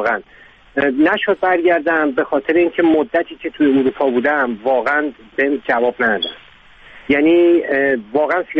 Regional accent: Iran; moved away; 23 سال پیش از ایران اومدم بیرون به خاطر مسئله سیاسی که داشتم.

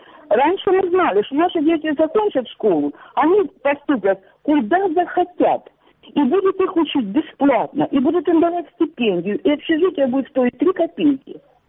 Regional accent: Shchastia, Luhansk Oblast, Ukraine; я из города Счастье.

